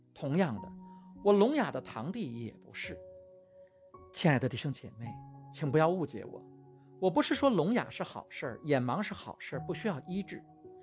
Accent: China; 我们中国人可能很少有了解

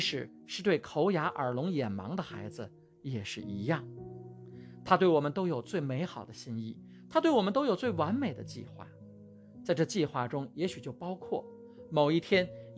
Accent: China; 我们中国人可能很少有了解

